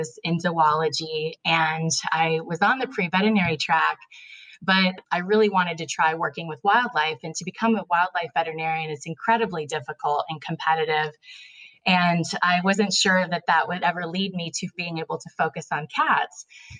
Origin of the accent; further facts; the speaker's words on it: St. Petersburg, Florida, United States; I grew up in Florida, St. Petersburg of Tampa Bay, Florida.